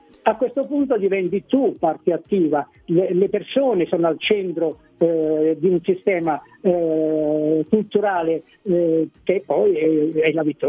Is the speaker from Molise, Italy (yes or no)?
no; Morano, Calabria, Italy; born there; io sono nato a Morano, mm-hmm, poi sono stato sempre, ho studiato fuori, ho lavorato fuori in tanti posti d'Italia